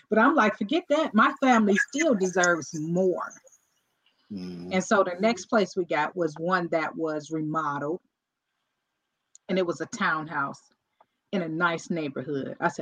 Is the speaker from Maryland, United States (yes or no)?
no; Cleveland, Ohio, United States; I'm from Cleveland, Ohio. I don't live in Cleveland now, but I'm from Cleveland, Ohio.